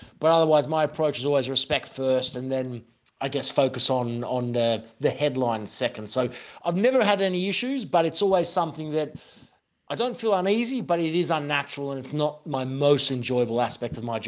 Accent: Australia; Growing up in Australia, we're on the other side of the world from all of this

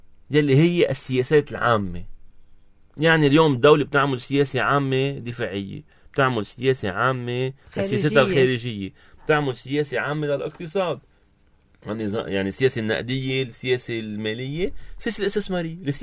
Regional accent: Lebanon; حياتنا مع بعضنا كلبنانيين

